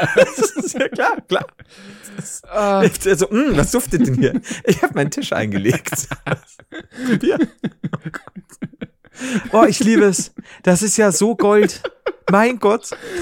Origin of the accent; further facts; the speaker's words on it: Netherlands; Und so als Holländer denkst du, ja, sind schon gute holländische Wörter auch noch drin, ne?